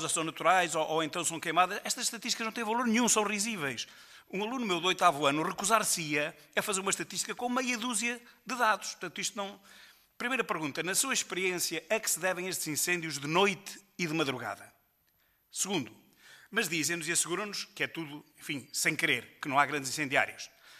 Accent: Seia, Guarda, Portugal; eu sou de Ceia

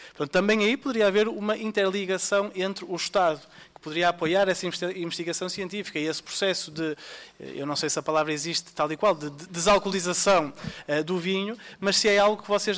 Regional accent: Douro, Portugal; Eu não sou do Douro, sou das fronteiras do Douro, sou de uma terra de produção vínica, mas um vinho diferente.

